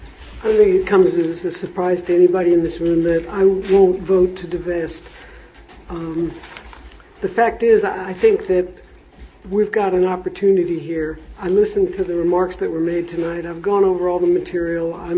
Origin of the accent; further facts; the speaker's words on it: Texas, United States; I'm from Texas.